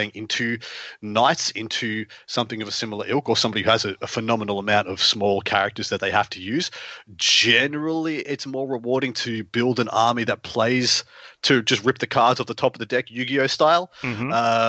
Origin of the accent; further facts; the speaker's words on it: Australia; moved away; growing up in Australia, where it is a pretty, generally a pretty arid landscape